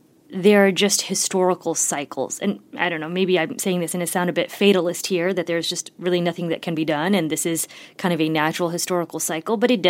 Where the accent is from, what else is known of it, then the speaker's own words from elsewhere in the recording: Indiana, United States; y'all know I'm from Indiana, proud Hoosier, but I look back at my childhood